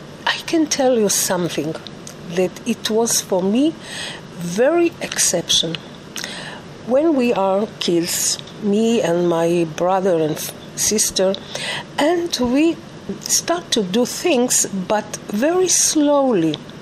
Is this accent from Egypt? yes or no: no; Israel; born there; first language Spanish; English is a second language; when I was born in Israel, so my first language was Spanish, the old Spanish. And then when I was 4 years old, so then I started to speak Hebrew.